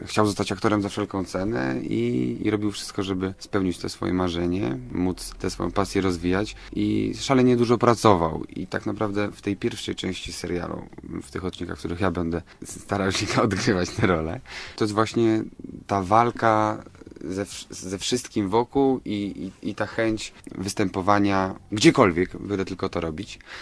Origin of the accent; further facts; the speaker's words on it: Łódź, Łódź Voivodeship, Poland; born there; Bardzo lubię Łódź, tym bardziej, że jestem urodzony w Łodzi.